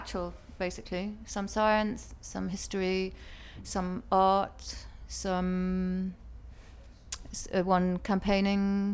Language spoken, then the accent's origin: English; London, United Kingdom; I'm from London.